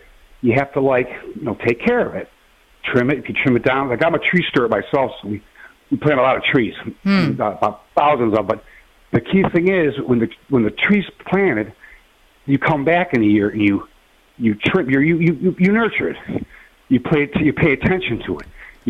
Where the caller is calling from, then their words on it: Cleveland, Ohio, United States; I'm speaking from the Cleveland area.